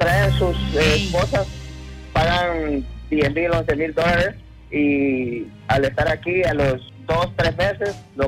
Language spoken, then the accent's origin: Spanish; Honduras; moved away; Cuando yo me vine de Honduras, yo pensé en el futuro de mi hija.